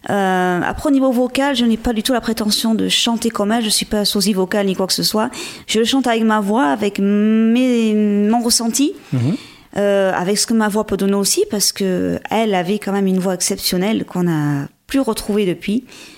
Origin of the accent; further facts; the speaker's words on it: Provence-Alpes-Côte d'Azur, France; now in Vendée, France; Alors, moi, je suis en Vendée depuis 4 ans maintenant. Je viens des Hautes-Alpes. À l'origine, et je suis venue là à la base pour un concert caritatif après la tempête Xynthia en 2010